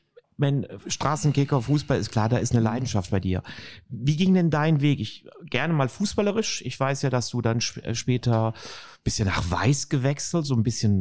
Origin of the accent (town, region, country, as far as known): Cologne, North Rhine-Westphalia, Germany; born or raised there